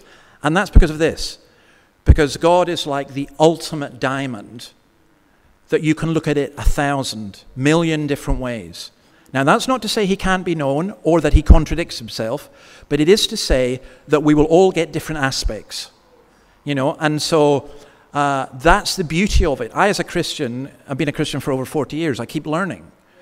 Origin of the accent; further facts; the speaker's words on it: Scotland, United Kingdom; I'm a Scotsman